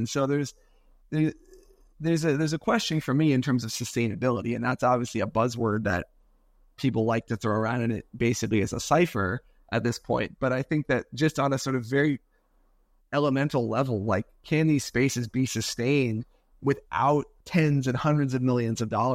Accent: Philadelphia, Pennsylvania, United States; And I'm from the Philadelphia area. We've got a long Quaker tradition here.

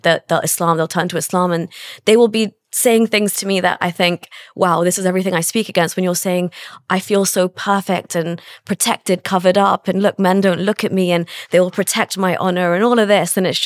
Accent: England, United Kingdom; So back then, obviously, I was pretty much still in the fold, but it was only leaving England.

